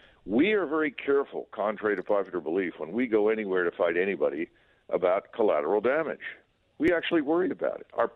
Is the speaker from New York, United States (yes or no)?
no; Philadelphia, Pennsylvania, United States; You know, remember, I grew up in Philadelphia.